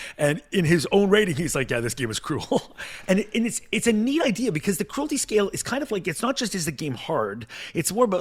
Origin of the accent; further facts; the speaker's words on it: Canada; I'm a Canadian. I feel bad even if I don't know the person.